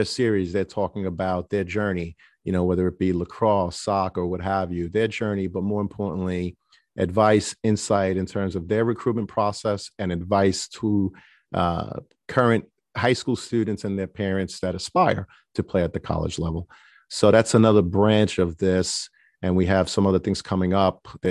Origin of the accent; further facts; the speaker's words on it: Brooklyn, New York, United States; You know, I grew up in Brooklyn, an urban environment.